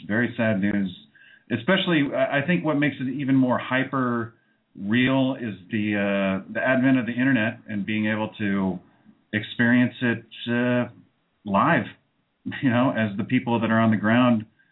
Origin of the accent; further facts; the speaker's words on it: California, United States; I'm Californian. We shorten everything.